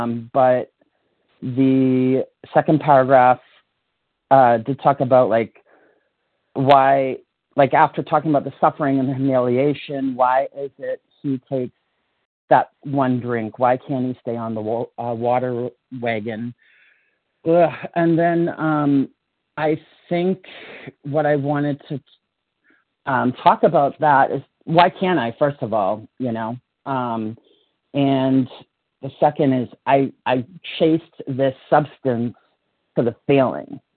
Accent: Portland, Maine, United States; I am from Portland, Maine.

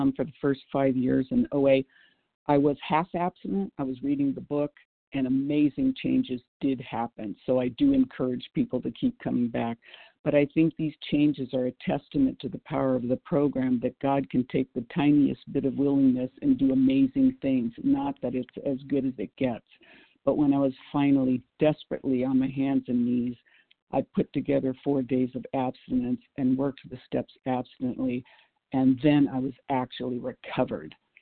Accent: Boise, Idaho, United States; from Boise, Idaho.

